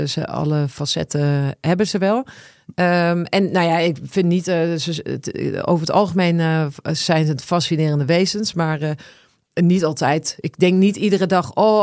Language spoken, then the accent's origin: Dutch; Overijssel, Netherlands; Ik ben opgegroeid in Twente.